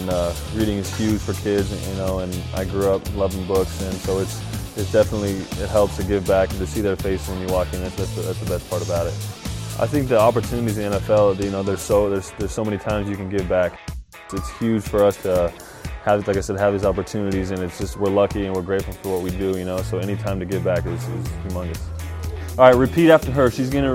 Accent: California, United States; I'm from Southern California

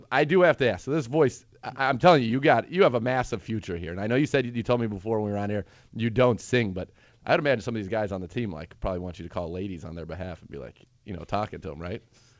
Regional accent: California, United States; I grew up in California around that time

